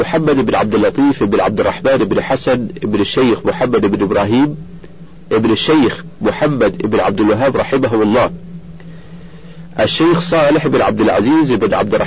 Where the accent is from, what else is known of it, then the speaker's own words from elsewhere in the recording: Riyadh, Riyadh Province, Saudi Arabia; born there; ولدت بمدينة الرياض في ذي الحجة سنة 30 و300 ألف للهجرة